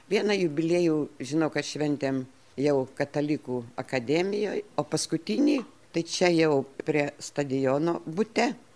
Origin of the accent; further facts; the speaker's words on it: Salamiestis, Panevėžys County, Lithuania; aš esu iš Salamiesčio